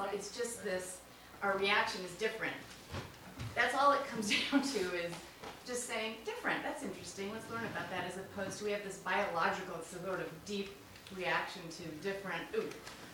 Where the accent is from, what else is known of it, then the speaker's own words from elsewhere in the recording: Brazil; now in United States; I'm Jewish and I've been coming to Holden for 31 years. We immigrated from Brazil, my family and me, and we went to a small town in Washington.